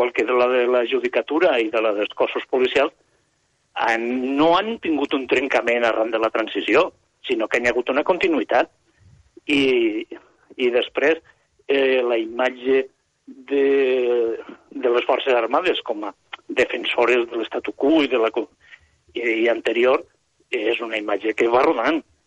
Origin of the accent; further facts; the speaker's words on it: Morella, Valencian Community, Spain; Mira, jo parlo català, soc català, no és que parla català, és que soc català no parlant. Jo soc morellà.